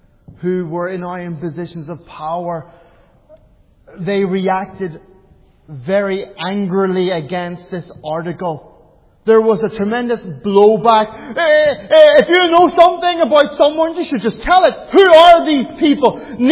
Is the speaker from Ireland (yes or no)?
yes; Ireland; I'm a fundamentalist. I'm an Irishman.